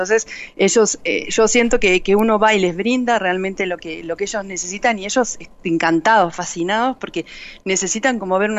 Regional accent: Uruguay; now in Guatemala; Tienen la habilidad de poder hablarme a mí como en uruguayo y en guatemalteco con sus amigos.

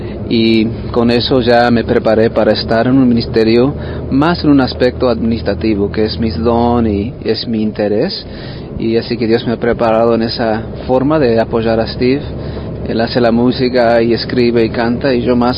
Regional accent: Argentina; somos 5 hermanos y hermanas, crecimos en Argentina, hijos de misioneros.

